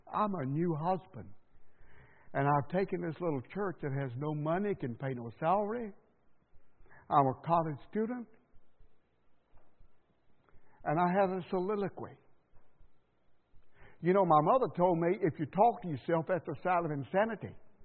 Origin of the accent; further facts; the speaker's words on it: the South, United States; accent: Southern; she heard my accent. She said, you're from the South. I said, yes.